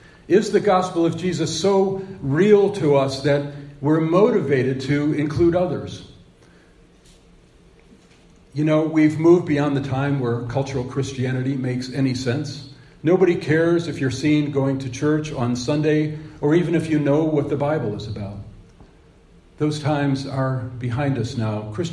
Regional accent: Cleveland, Ohio, United States; For many years, I had faith that my hometown team, the Cleveland Browns, would make it to the Super Bowl.

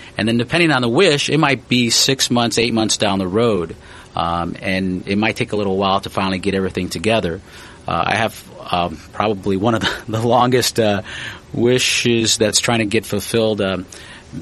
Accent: Chicago Heights, Illinois, United States; born there; now in Peoria, United States; I originally was born in Chicago Heights, which is about 30 miles south of Chicago. And I came to attend Bradley University without ever seeing or visiting it. And then I stayed.

